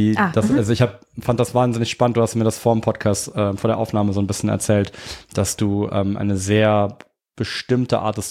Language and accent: German; Rhineland, Germany; mir fällt das unglaublich schwer als Rheinländer.